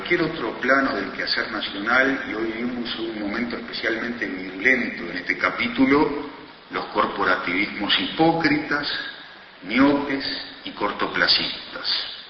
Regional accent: Uruguay; de lo que somos los uruguayos

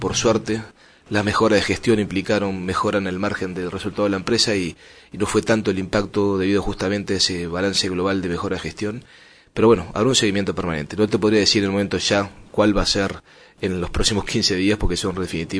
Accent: Uruguay

